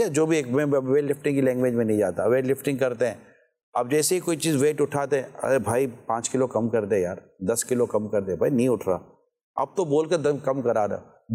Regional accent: Karachi, Sindh, Pakistan; ہمارے کراچی کا ایک علاقہ ہے جوڑیا بازار، میرا بچپن وہیں گزرا ہے،

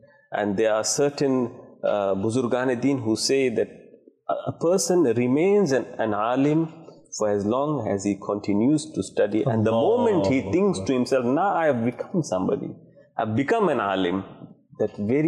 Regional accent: India; first language Hindi; And my home language, my mother tongue is Hindi.

